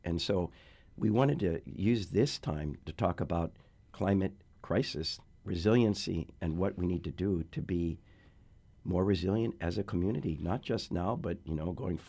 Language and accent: English; Hilo, Hawaii, United States; I remember when I grew up in Hilo, but when I moved over here for my job, I could walk the Lanikai beach all the way down to the point